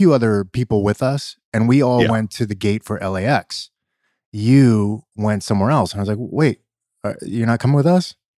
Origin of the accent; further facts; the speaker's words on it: Los Angeles, California, United States; I'm born and raised in Los Angeles. I love California.